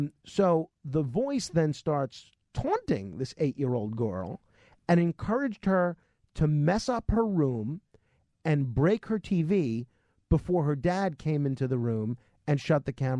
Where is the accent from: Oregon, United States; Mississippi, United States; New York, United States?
New York, United States; Staten Island; And now it's even happened in my hometown of Staten Island.